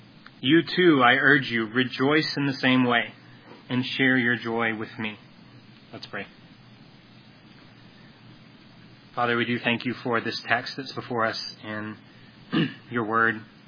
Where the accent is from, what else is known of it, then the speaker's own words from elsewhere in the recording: the South, United States; I know there's supposed to be snow, but for me, I grew up in the South, so this is as close to a white Christmas as we got.